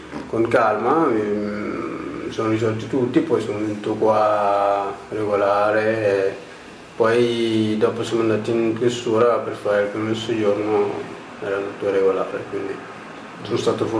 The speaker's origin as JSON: {"language": "Italian", "country": "Senegal", "moved": "yes", "lives_now": "Italy", "said": "Vengo dal Senegal, sono arrivato il 6 giugno del 2004, sono arrivato con mio fratello più grande di 2 anni."}